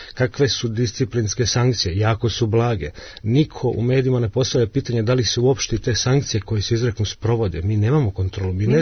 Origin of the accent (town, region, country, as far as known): Serbia